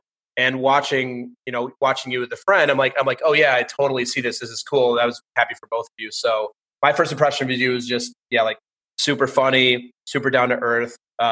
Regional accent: Minnesota, United States; now in New York, United States; I'm from Minnesota originally. So I grew up in the suburbs. So I grew up around trees and lots of parks and things, and it's fine. But then I've been in New York it'll be 15 years here in March.

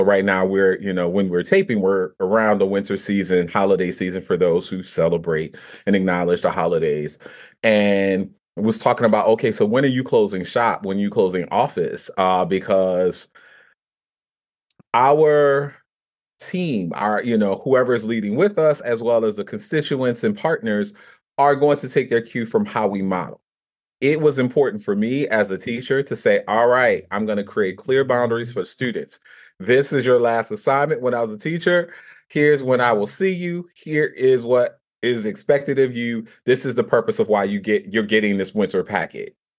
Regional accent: New Orleans, Louisiana, United States; I'm from the South, from New Orleans, Louisiana. So we love a little corn, you know, all the carbs, right. We will fry everything.

